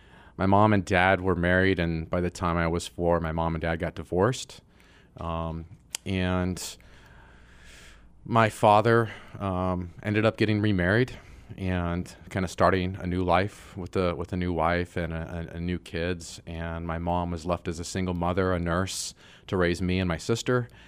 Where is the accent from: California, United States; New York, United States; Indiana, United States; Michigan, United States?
California, United States; Whittier; also born or lived in Lakewood / Bellflower; Lakewood, California, which is near Long Beach. We lived in Bellflower for a while, but predominantly I grew up in Whittier, California.